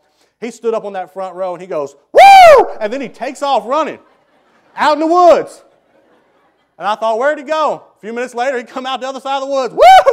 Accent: the South, United States; And I'm from the South.

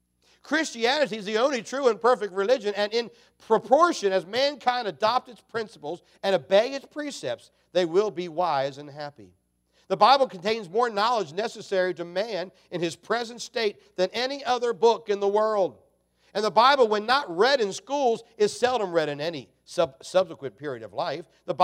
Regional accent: Maryland, United States; Little town I grew up down in Maryland, a lot of them didn't have locks on their house.

